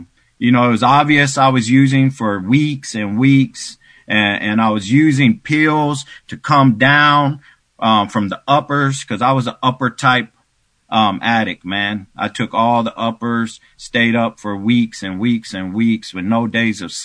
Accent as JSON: {"language": "English", "town": "Austin", "region": "Texas", "country": "United States", "tie": "born or raised there", "said": "And I went to treatment anyways in Houston. And I grew up in Austin."}